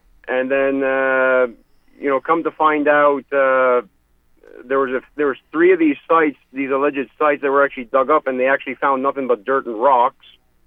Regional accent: Canada; first language French; English is a second language; Well, I'm from Canada.

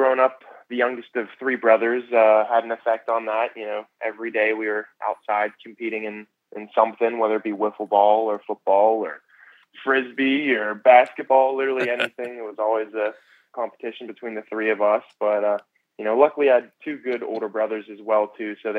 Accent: Pittsburgh, Pennsylvania, United States; And, you know, growing up in Pittsburgh, obviously football is a huge part of the culture there.

